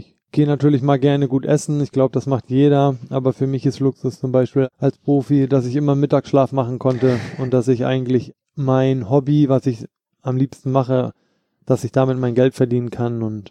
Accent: Hamburg, Germany; In Hamburg bin ich groß geworden und in Frankfurt ist meine fußballerische Heimat

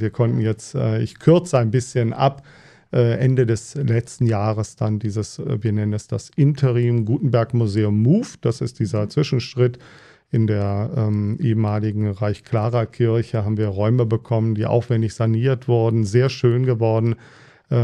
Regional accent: Bad Honnef, North Rhine-Westphalia, Germany; now in Mainz, Germany; Also ich bin Rheinländer, ich bin sozusagen auf der anderen Seite vom Gebirge groß geworden, in Bad Honnef bei Bonn. Und bin aber auch auf eine Schule im Rhein gegangen, so eine Inselschule.

